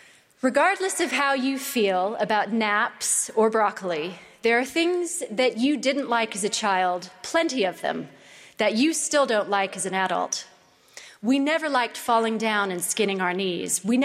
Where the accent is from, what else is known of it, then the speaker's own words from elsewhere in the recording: California, United States; I grew up in California, my husband in England and Saudi Arabia. I was raised in the church from birth.